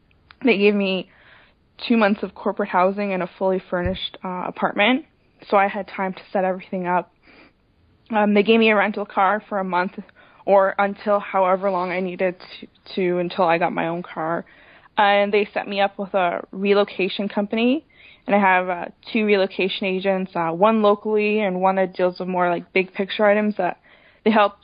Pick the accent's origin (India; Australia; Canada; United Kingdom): Canada; Toronto, Ontario; now in Boron, United States; I'm originally from Toronto.